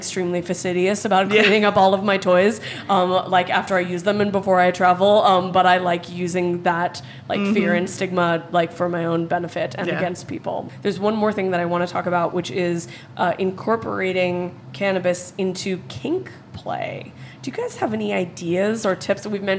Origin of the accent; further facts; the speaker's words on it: California, United States; I'm from California